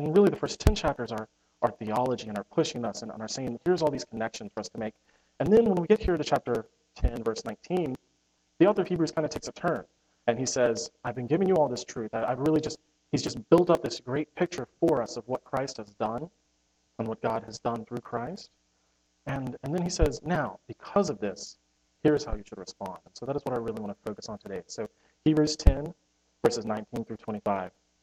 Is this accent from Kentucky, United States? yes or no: yes; Lexington, Kentucky, United States; I'm from Lexington originally.